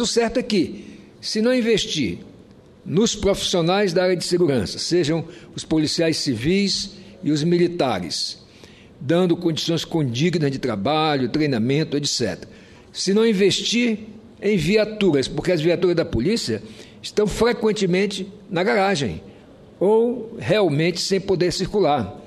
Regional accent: Roraima, Brazil; como roraimense, como senador de Roraima

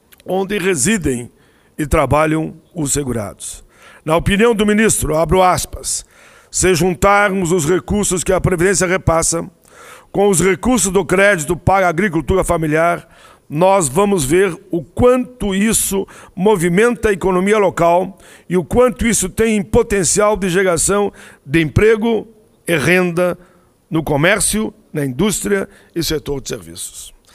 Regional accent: Caxias do Sul, Rio Grande do Sul, Brazil; lá da minha cidade, Caxias do Sul

